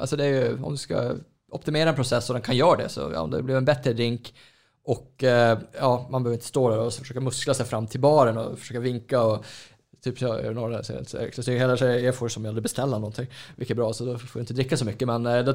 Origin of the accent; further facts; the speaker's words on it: Norrland, Sweden; accent: Norrland dialect; Men jag kan tänka mig också att min norrländska kanske inte är så förståelig för alla heller.